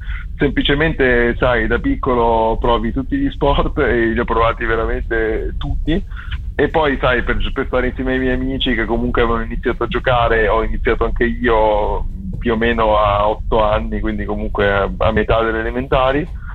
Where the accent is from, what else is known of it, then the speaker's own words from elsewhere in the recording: Padua, Veneto, Italy; io sono di Padova, quindi Mantova e Padova sono due città vicine